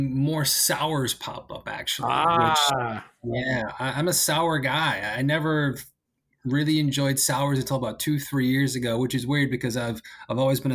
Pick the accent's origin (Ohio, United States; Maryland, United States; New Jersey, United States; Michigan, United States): Michigan, United States; Bay City; there's breweries in my hometown of Bay City, Michigan that make really good dark beer. And so I enjoy going back to Michigan quite a bit.